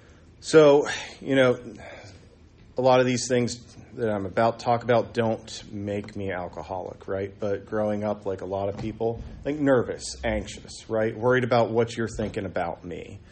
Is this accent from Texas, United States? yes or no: no; Du Bois, Pennsylvania, United States; or where I grew up in Du Bois, Pennsylvania, the solution's the same for alcoholism, right?